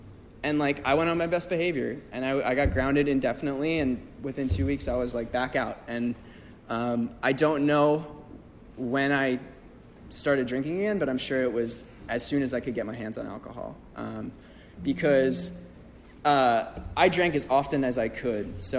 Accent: Queens, New York, United States; I grew up out in Queens, Breezy Point, and it's like a Irish Catholic gated community.

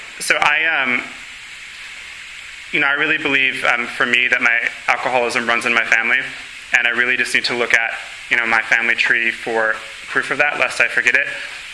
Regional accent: Chicago, Illinois, United States; moved away as an adult; also born or lived in Milwaukee; I'm from Chicago originally. I moved up to Milwaukee to go to college, and my alcoholism progressed up a notch.

